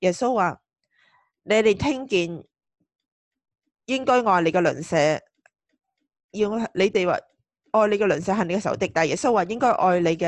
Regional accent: China; 那个时候我在中国长大，我们教育是爱敌分明

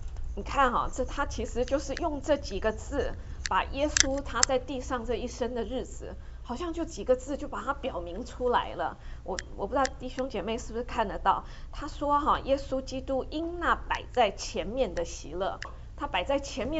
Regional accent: Taiwan; also born or lived in San Francisco; 那他是从中国大陆来，我从台湾来，然后我们背景非常的不相似

